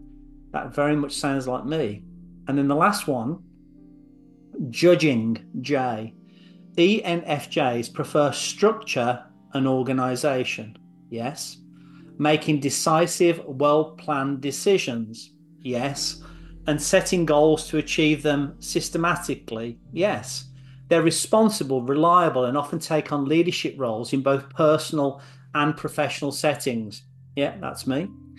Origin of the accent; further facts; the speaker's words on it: England, United Kingdom; As a kid growing up in England, I was into what I regarded as the coolest bands of my time.